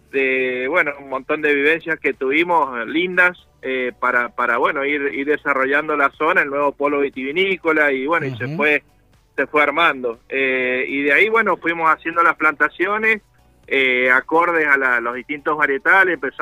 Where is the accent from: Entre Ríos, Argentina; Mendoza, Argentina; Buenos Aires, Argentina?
Mendoza, Argentina; moved away as an adult; trabajaba antes en Chandon, en Mendoza, soy mendocino, y bueno, me vine acá allá por 2001-2002